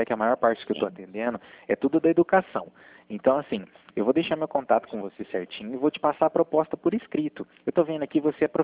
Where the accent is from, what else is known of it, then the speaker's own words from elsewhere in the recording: Cornélio Procópio, Paraná, Brazil; eu sou de Cornélio Procópio, aqui, né, próxima divisa de vocês